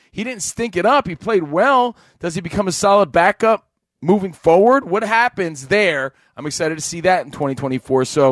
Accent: New Jersey, United States; especially as a kid from Jersey. I grew up in New Jersey.

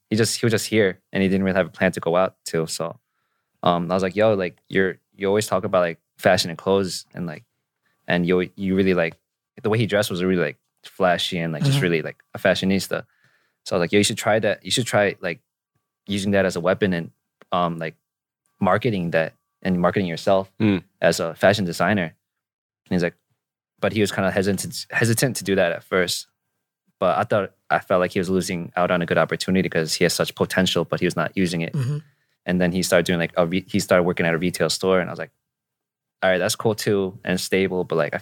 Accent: Nyack, New York, United States; Like I was from Nyack, so that's a very like, it's like a village and it's very clean.

